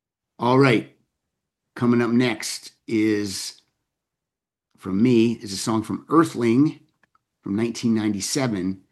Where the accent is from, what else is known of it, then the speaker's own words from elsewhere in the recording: United States; I live in America. I am an American and I am afraid of Americans.